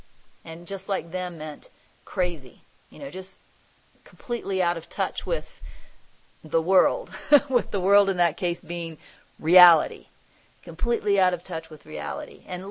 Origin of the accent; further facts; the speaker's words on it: Kansas, United States; now in North Carolina, United States; You see, I'm from Kansas, and I live in rural North Carolina now.